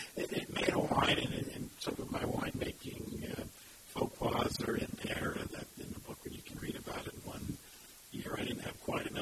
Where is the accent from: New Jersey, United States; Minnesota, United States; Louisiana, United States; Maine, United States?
New Jersey, United States; Hawthorne; also born or lived in Paterson; now in California, United States; Born in Paterson, New Jersey, and then went to Hawthorne, which is a suburb, in the fifth grade, and through Hawthorne High School.